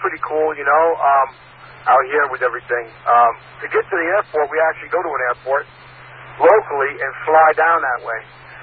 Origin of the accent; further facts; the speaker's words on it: New York, United States; I'm 57. I hear you, man. And I'm from New York.